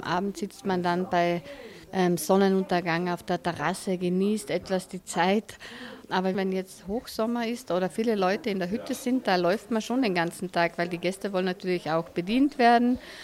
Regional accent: Prägraten, Tyrol, Austria; ich bin die Wirtin von der Eisseehütte und ich komme aus Bregratten.

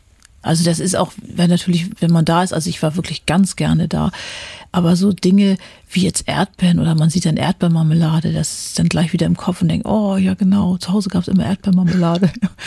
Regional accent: Germany; Da dachte ich immer so als Deutsche, na, wenn das jetzt nicht mal irgendwie ein Hintergrund ist oder was die jetzt von einem wollen.

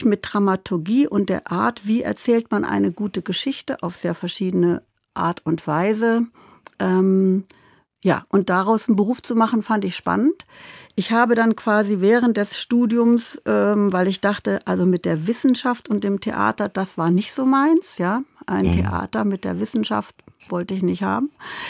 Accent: Kassel, Hesse, Germany; ich komme ja wie du aus Kassel

